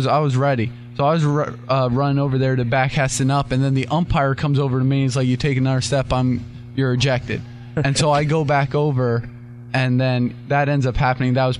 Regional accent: New Jersey, United States; I grew up in New Jersey.

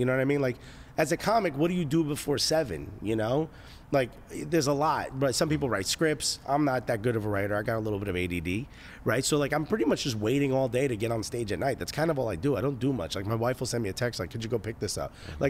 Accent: Newark, United States; I was like, dude, I grew up in Newark. I know an undercover when I see one.

